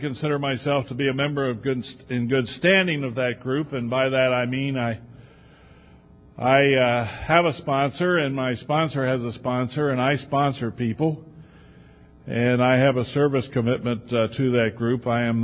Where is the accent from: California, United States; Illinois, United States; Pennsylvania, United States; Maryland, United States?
Maryland, United States; Hagerstown; I'm from Hagerstown, Maryland, and I am a member of the cleverly named Hagerstown Group of Alcoholics Anonymous.